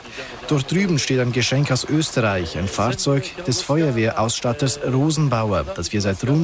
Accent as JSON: {"language": "German", "country": "Vatican City", "tie": "born or raised there", "said": "Mein Vater war päpstlicher Gendarm. Er hatte die vatikanische Staatsbürgerschaft und eine Wohnung hier. Das heißt, ich bin im Vatikan aufgewachsen und jetzt bin ich quasi in die Heimat zurückgekehrt."}